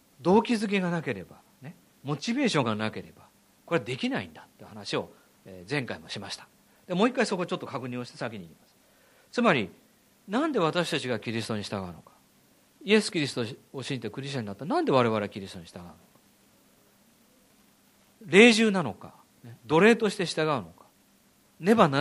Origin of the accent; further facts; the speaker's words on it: Tokyo, Japan; まあ、息に感じるというのは江戸っ子で育ちましたから、この表現いいと思いますね。